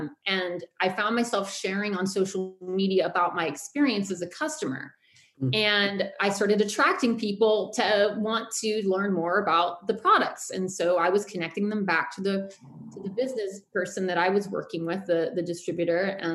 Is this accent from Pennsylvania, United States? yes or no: yes; Pennsylvania, United States; now in California, United States; I grew up in Pennsylvania. I moved around different states over time. I always loved to travel. Ended up on the Golden Coast of California